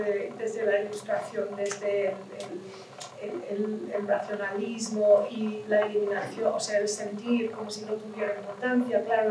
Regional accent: United Kingdom; Spanish is a second language; now in Spain; Yo, claro, yo soy británica. ¿No? Y entonces yo estoy, claro, yo observo la política norteamericana con Trump y luego estoy observando la decadencia de mi propio país y estoy en España

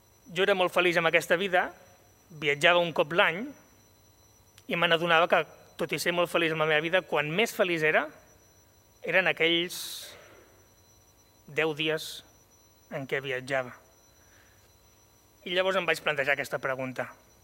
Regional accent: Banyoles, Catalonia, Spain; jo sóc originari de Banyoles, de per aquí a prop

